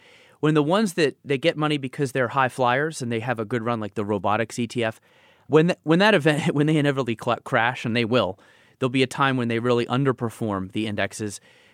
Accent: Texas, United States; I grew up in Texas, but I never went.

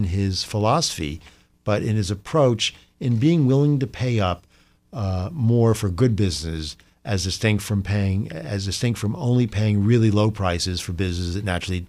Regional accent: New York, United States; if you come from the East, and I came from New York, you think of Omaha as a complete hayseed place.

